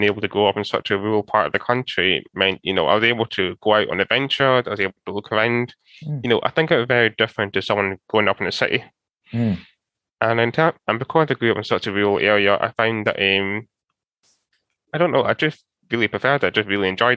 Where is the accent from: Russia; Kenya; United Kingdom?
United Kingdom; Scotland; So I grew up in rural Scotland in a part of the country called Perthshire. It's really far away from big cities, in very, very small town.